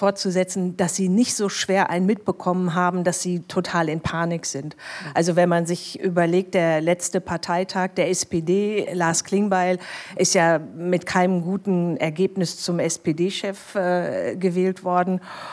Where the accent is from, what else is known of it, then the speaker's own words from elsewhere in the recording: Dortmund, North Rhine-Westphalia, Germany; aber ich komme aus Dortmund und habe dann auch noch am 1. Mai Geburtstag, Tag der Arbeit.